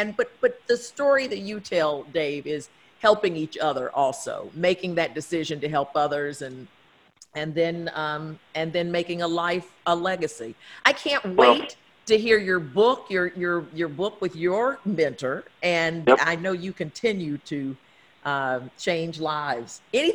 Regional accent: North Carolina, United States; I grew up in North Carolina.

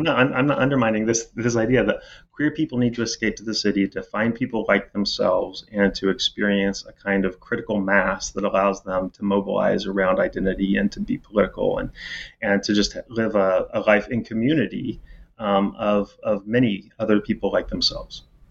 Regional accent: Indiana, United States; As I said, I'm from Indiana. And, you know, you sort of can never leave home. I'm never going back to Indiana.

